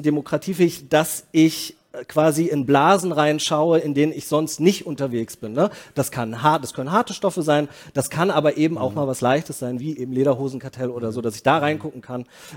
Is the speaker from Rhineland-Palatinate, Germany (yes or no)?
no; Berlin, Germany; Ich als Berliner